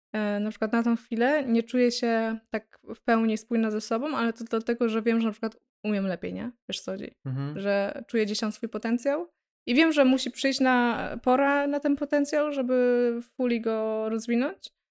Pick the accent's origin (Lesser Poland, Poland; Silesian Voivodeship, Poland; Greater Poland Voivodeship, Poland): Greater Poland Voivodeship, Poland; Pochodzimy obydwoje z niewielkiego miasta w okolicach Poznania. Poznań! Gdzie wszyscy wszystkich znają, wszystko o sobie wiedzą i w zasadzie nawet wyglądają tak samo.